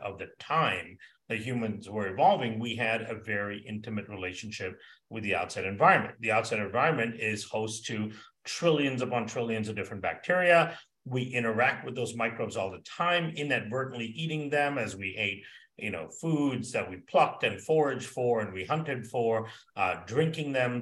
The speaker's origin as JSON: {"language": "English", "country": "Malaysia", "tie": "born or raised there", "also_born_or_lived": "Singapore", "said": "I know I grew up in Malaysia and Singapore for part of my life"}